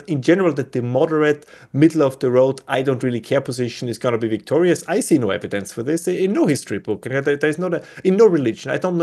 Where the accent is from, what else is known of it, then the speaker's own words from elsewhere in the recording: Austria; accent: Austrian/German; English is a second language; as you can tell from my accent as an Austrian/German